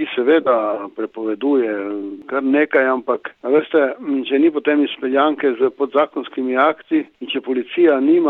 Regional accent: Slovenian Littoral, Slovenia; prihajam iz Primorske, kjer je fašizem nastopil že 21. leta, smo Primorci mogoče nekoliko bolj občutljivi za te stvari

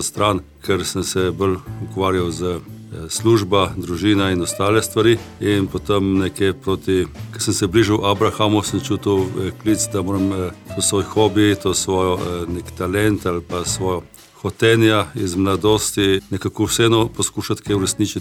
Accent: Inner Carniola, Slovenia; now in Logatec, Slovenia; jaz sem Logatec priseljen in kakor sem zdaj Logačan, sem tudi čutim, da sem iz Loške doline in da sem bolj notranjski zapisan, kakor sam Logatec, da pa sem zdaj pognal korenine Logatca tudi res.

